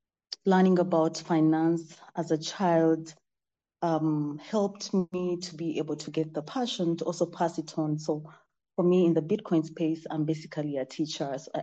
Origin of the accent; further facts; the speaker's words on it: Uganda; I'm from Uganda